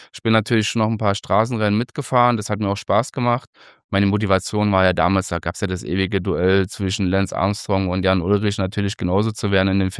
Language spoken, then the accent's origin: German; Gera, Thuringia, Germany; Ich komme ursprünglich aus Gera, aus Thüringen. War damals eine Radsporthochburg.